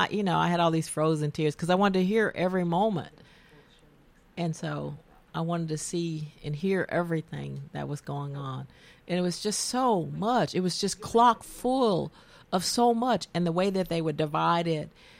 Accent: Southern United States, United States; you know, I grew up in the South. You get Martin Luther King, who was raised Southern Baptist. And, you know, I grew up Southern Baptist.

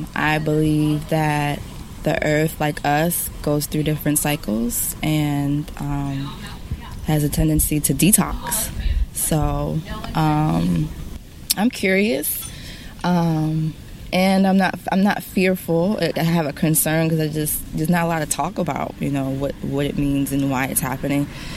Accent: Maryland, United States; I'm from Baltimore County, but I used to Uber, and so I would drive around the city

